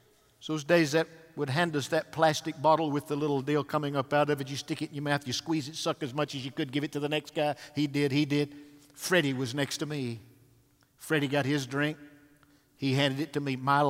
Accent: Pisgah, Alabama, United States; I grew up on a mountain 40 miles long, 20 miles wide. No person of color lived on that mountain.

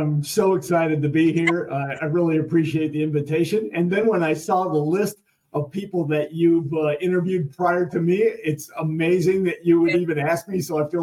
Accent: Midwest, United States; But I grew up in the Midwest. I grew up in a very small town. I had 48 people in my graduating class.

